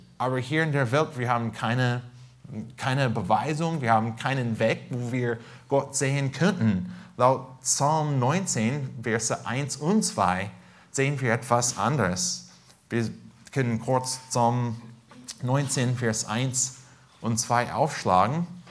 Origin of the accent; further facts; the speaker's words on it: California, United States; now in Germany; Wir kommen aus Südkalifornien. Fast jeden Abend durften wir diesen Sonnenuntergang anschauen.